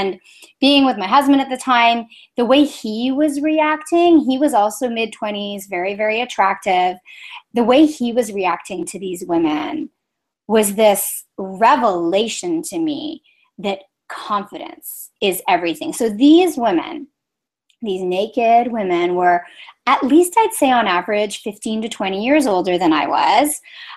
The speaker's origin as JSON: {"language": "English", "town": "Toronto", "region": "Ontario", "country": "Canada", "tie": "born or raised there", "said": "I grew up in Toronto, Canada, which isn't exactly known for its beaches"}